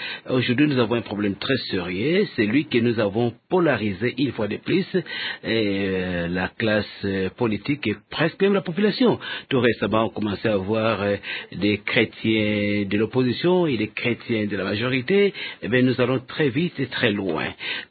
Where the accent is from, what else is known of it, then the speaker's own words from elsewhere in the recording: DR Congo; nous, en tant que Congolais tous